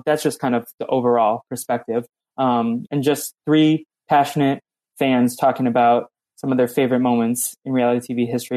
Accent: Boston, Massachusetts, United States; I'm 24. I grew up in the Boston area, but my parents immigrated from Brazil.

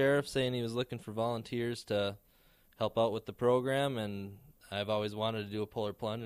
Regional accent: Minnesota, United States; Well, I'm from Minnesota, and I've had a lot of friends that have done it

